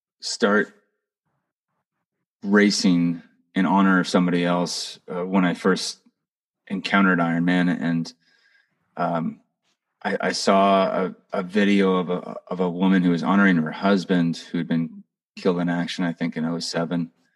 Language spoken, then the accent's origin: English; California, United States; I was back in my hometown in Sonoma County